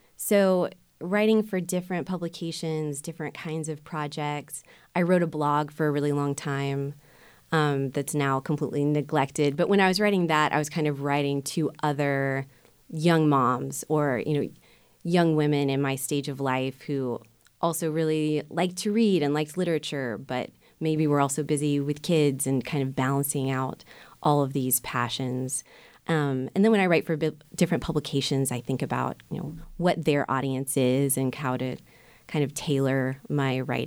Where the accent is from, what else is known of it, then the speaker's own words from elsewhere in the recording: Florida, United States; You know, I grew up in North Florida, believed a lot of weird things about what Catholics believed that weren't actually true.